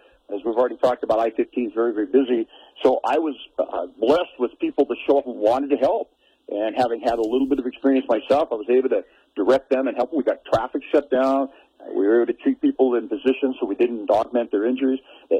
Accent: Anaconda, Montana, United States; I'm fortunate to grow up in a small town, born and raised in Anaconda

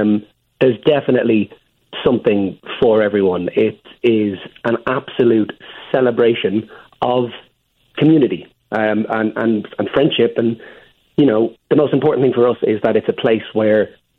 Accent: Ireland; yes, I am an Irish actor. And we are here in Chicago with our show Choir of Man.

